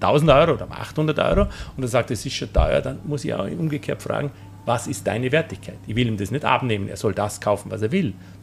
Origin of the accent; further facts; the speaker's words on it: Vorarlberg, Austria; und das darf ich als Vorarlberger sagen